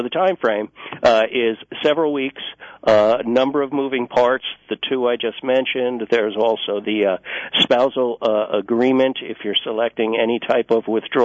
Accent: New York, United States; I'm from New York, and you may be able to tell that when I start talking fast.

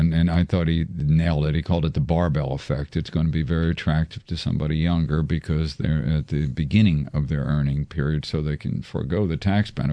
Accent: the South, United States; I'm from the South.

